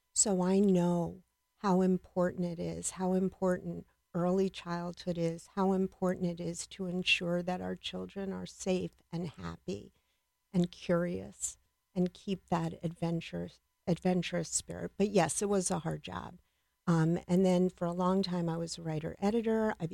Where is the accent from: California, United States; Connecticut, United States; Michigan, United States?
Connecticut, United States; Norwalk; my mother taught in Norwalk. We grew up in Norwalk, and it was really nice to be anywhere.